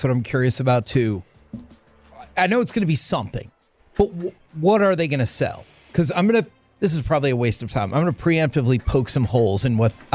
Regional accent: Texas, United States; because I was born here in the Metroplex and I watched football with my mom, and now I've passed it on and watched football with my sons.

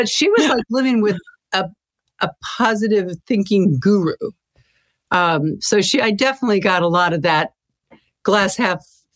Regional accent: Sacramento, California, United States; There was one woman in my hometown of Sacramento.

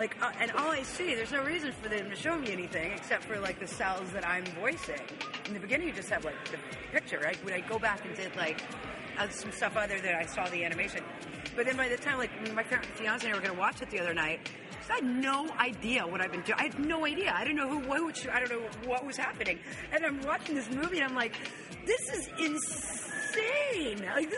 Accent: the South, United States; I'm from the South. I'm very much from the South.

